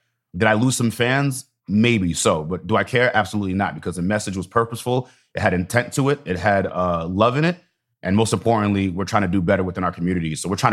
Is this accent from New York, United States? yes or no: yes; East Hampton, New York, United States; growing up in East Hampton, I used to feel that same exact way. Being that token Black guy, one of few in an environment predominantly of white people